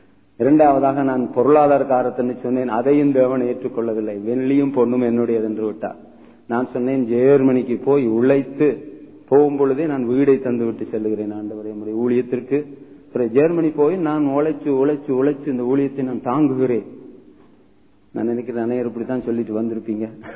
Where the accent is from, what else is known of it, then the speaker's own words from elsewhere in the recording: Manipay, Northern Province, Sri Lanka; also born or lived in Jaffna; நான் யாழ்ப்பாணத்திலே மாணிப்பா என்ற ஊரிலே பிறந்தேன். 1979 வரையிலும் நான் அந்த பிரதேசத்திலே நான் வளர்ந்தேன். 1979 முதல் முறையாக நான் ஒரு போலீஸ் இன்டர்வியூக்காக நான் முல்லைத்தீவு பிரதேசத்துக்கு செல்ல வேண்டியிருந்தது.